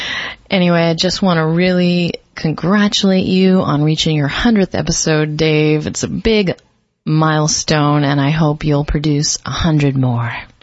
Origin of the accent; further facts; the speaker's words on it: California, United States; accent: Southern Californian; I am a Southern California gal through and through. You can hear it in my accent that calls to mind slacking surfers.